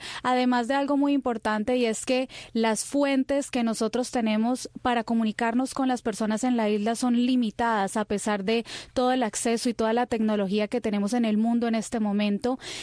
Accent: Colombia; es venezolana, yo soy colombiana

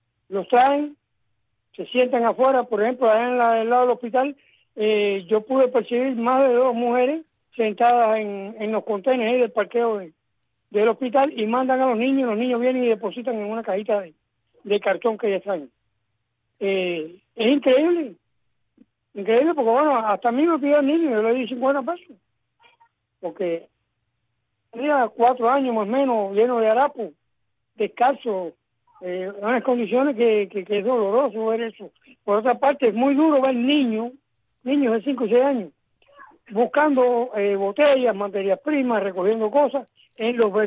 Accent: Cuba; Es una realidad que como cubano la sufro.

